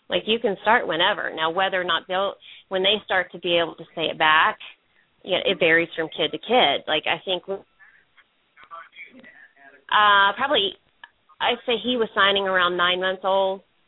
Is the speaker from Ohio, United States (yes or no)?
no; Oklahoma, United States; We used a lot of our early intervention program in Oklahoma. We're from Oklahoma, and the early intervention program there is Sooner Start